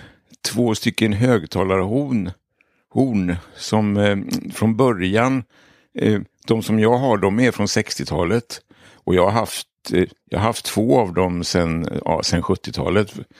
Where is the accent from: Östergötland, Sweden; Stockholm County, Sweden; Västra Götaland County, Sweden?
Västra Götaland County, Sweden; Gothenburg; Ja, men jag är liksom uppväxt i Göteborg, kan man säga då.